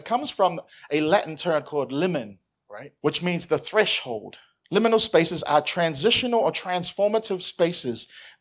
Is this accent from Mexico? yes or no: no; New Zealand; moved away as an adult; I come from New Zealand